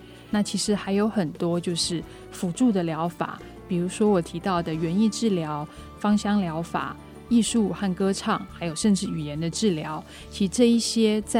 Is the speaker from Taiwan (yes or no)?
yes; Taiwan; 所以其实我们台湾人得失智症的年龄算是蛮低的